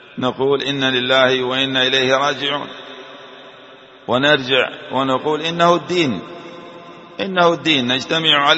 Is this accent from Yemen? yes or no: yes; Hadramawt, Yemen; وأقول فإن في بلادي حضرموت مشايخ كرام